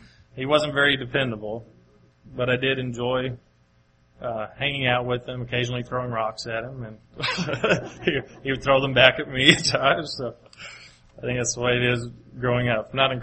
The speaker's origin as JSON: {"language": "English", "town": "Mayfield", "region": "Kentucky", "country": "United States", "tie": "born or raised there", "said": "I remember growing up in Mayfield, Kentucky, and I was homeschooled."}